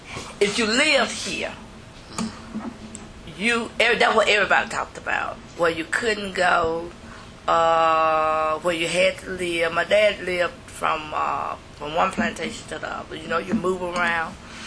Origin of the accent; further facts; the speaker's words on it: Johnstown, United States; Well, I was born and reared around Johnstown in the rural area of Johnstown, where I still reside in the rural.